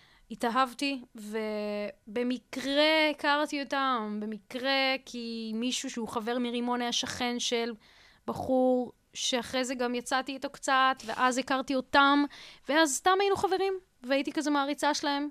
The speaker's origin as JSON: {"language": "Hebrew", "town": "Bat Yam", "region": "Tel Aviv District", "country": "Israel", "tie": "born or raised there", "said": "גדלתי בבת ים, לא, אין קשר, שום צורה, אין לי, אני לא מהארץ"}